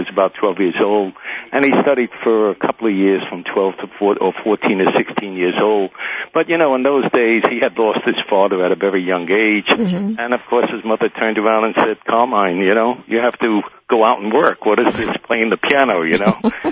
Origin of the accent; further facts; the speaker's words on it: Brooklyn, New York, United States; Yes. We all were born in Brooklyn, and we grew up in New York.